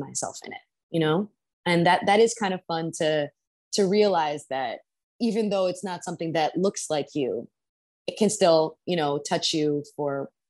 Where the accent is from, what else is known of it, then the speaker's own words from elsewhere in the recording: New York, United States; And we would go see Broadway shows because I grew up in New York.